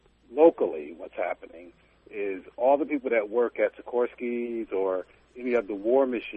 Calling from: Bridgeport, Connecticut, United States; Hey, I'm Bridgeport. How you doing?

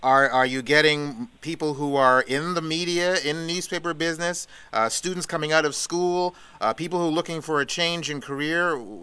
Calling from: Canada; here I am calling you from Canada

